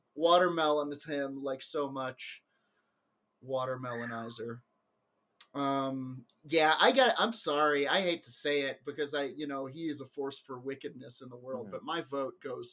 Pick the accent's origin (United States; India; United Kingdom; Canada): United Kingdom; England; born there; accent: English; I was born in England. Can't you tell from my English accent?